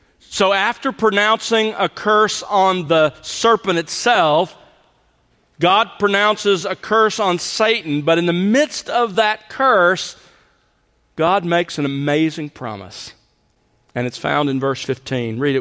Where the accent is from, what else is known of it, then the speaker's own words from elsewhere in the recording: Alabama, United States; I grew up in South Alabama. We had a lot of snakes, water moccasins and other kinds.